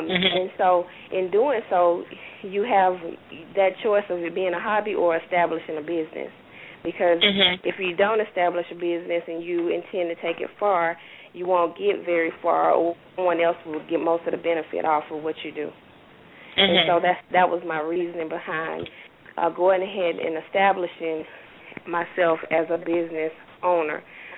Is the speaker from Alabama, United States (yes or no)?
yes; Tuskegee, Alabama, United States; we set up one in Tuskegee, Alabama, which is my hometown.